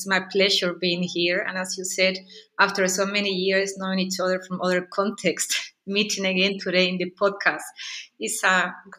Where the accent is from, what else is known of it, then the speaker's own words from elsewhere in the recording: Andalusia, Spain; English is a second language; moved away as an adult; now in Berlin, Germany; Half of my heart is Berliner and half Spanish. I come from Andalusian, and as I said, I moved to Germany in 1999.